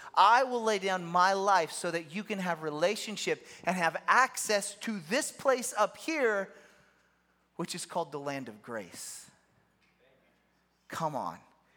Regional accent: Kenya; I grew up in Africa. I'm in Kenya. All of my friends were black.

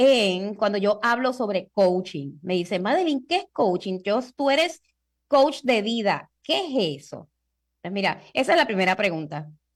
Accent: Puerto Rico; yo que vivo en Puerto Rico, soy puertorriqueña de pura cepa

